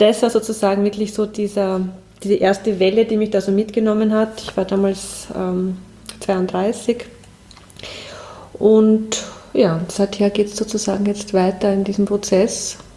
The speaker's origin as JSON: {"language": "German", "region": "Lower Austria", "country": "Austria", "tie": "born or raised there", "said": "ich bin so nach meiner Kindheit im Waldviertel dann in der Werbung gelandet"}